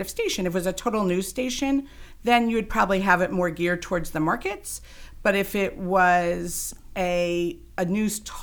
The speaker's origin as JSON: {"language": "English", "town": "Closter", "region": "New Jersey", "country": "United States", "tie": "born or raised there", "said": "So I grew up in Closter. I went to Demarest High School"}